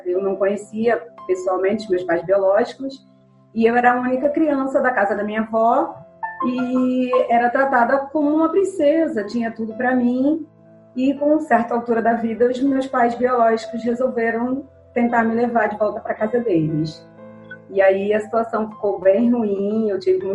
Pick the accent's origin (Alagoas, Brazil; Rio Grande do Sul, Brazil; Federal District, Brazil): Alagoas, Brazil; also born or lived in Quipapá, Pernambuco; Então, eu nasci em Pernambuco, né, numa cidade bem pequena chamada Quipapá, mas eu me criei em Alagoas.